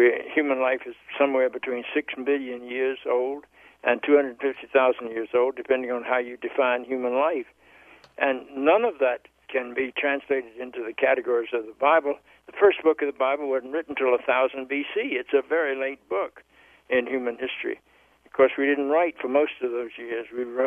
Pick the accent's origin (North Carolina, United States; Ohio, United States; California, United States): North Carolina, United States; Charlotte; The first wave was that I grew up in the South in Charlotte, North Carolina.